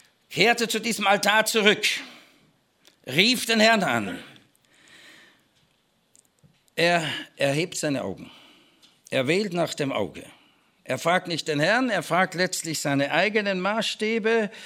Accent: Austria; entschuldigt, wenn ich das als Österreicher

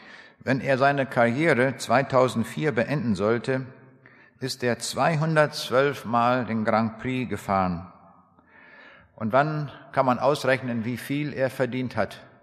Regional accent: Braunschweig, Lower Saxony, Germany; Ich komme aus der Stadt Braunschweig

